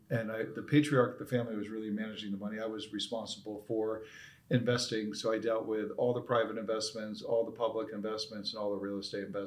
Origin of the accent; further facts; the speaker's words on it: Norwalk, Connecticut, United States; I grew up in Norwalk, Connecticut, from humble background. First person in my family line to go to college.